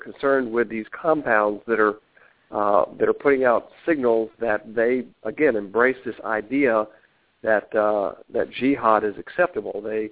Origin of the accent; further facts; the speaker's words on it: Alabama, United States; I'm from Alabama originally, so always good to be in a fellow southern state, red state